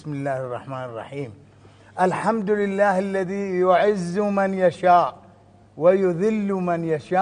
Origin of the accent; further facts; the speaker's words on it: Abadan, Khuzestan, Iran; بنده اهل آبادانم، شهر مقاومت ایرانم